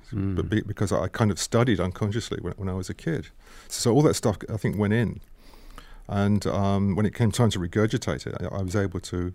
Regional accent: London, United Kingdom; like 10, 11 years old, I'd be very bored as a kid. You know, like the weather would be terrible. This is growing up in London.

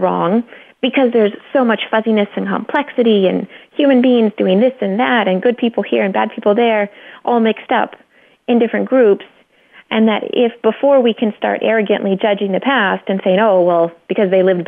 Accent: California, United States; I grew up in California, and even just a building made out of brick was kind of impressive.

